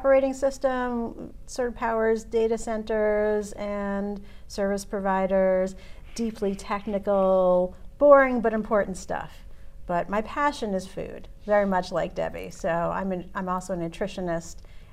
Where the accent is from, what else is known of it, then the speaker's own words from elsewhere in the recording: New York City, New York, United States; I grew up in New York City.